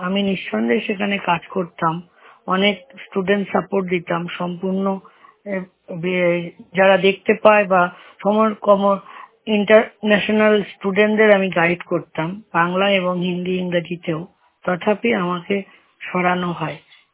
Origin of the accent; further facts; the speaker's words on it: West Bengal, India; আমি Indira Gandhi national open ইউনিভার্সিটিতে কাজ করতাম, বিকাশ ভবন, ওয়েস্ট বেঙ্গল। আমার বাড়ি দক্ষিণ চব্বিশ পরগনা।